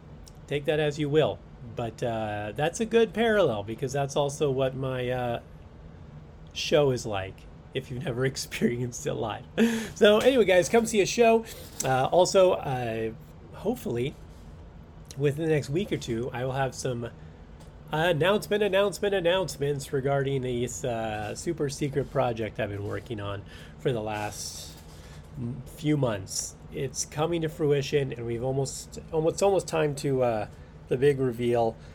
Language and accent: English; United States; I'm an American. I don't need to learn anything.